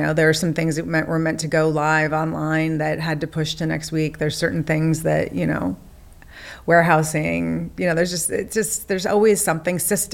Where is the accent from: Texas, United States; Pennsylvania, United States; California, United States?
California, United States; Montecito; I grew up in Montecito before it was like, you know, Spielberg and Oprah land and everybody, you know, famous lived there from Los Angeles as like their beautiful weekend place, which it is.